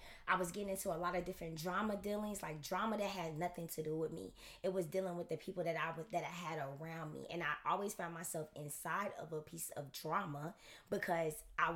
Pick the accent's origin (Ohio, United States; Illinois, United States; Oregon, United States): Illinois, United States; Chicago; Yes, I stayed in Chicago. I stayed in my hometown for school, y'all.